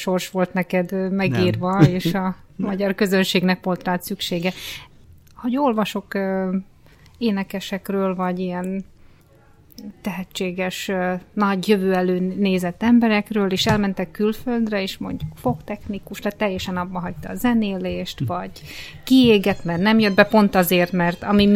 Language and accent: Hungarian; Southern Slovakia, Slovakia; felvidékről vagyok, olyan közel nőttem fel a határhoz, tévét néztük, más nem is néztünk, csak magyar tévét, minden eljutott hozzánk